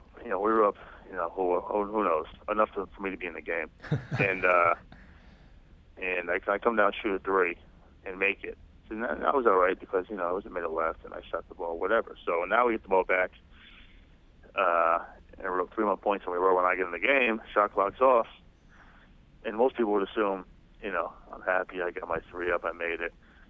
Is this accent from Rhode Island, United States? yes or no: yes; Rhode Island, United States; I just decided to go back to my home state of Rhode Island and be a teacher.